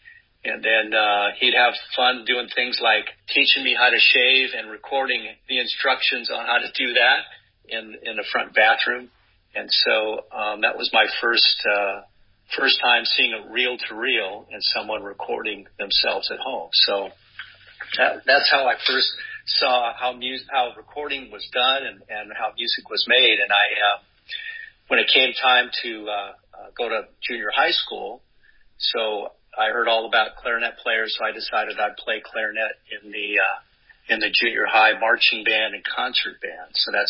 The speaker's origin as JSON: {"language": "English", "town": "Anaheim", "region": "California", "country": "United States", "tie": "born or raised there", "said": "I grew up in Anaheim, and my dad was a big jazz guy."}